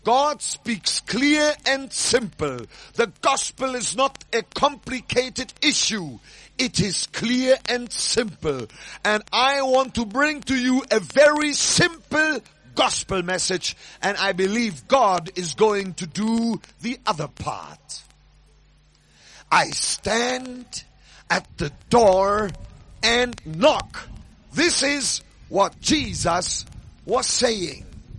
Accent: Germany; You know, I come from Germany. I was born during World War II.

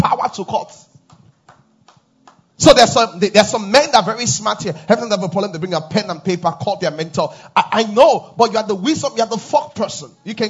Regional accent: Nigeria; I say, I come from Nigeria.

